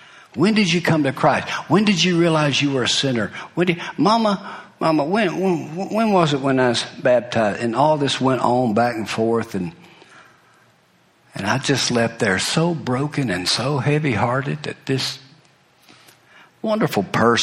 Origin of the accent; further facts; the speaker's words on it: Alabama, United States; I'm from the Uetown area, and they're kind of like Childersburg, Sylacauga, closely adjoined.